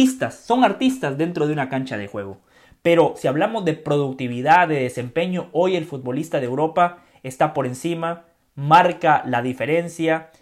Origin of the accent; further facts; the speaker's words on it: Guatemala; No soy euromalteco, soy guatemalteco orgullosamente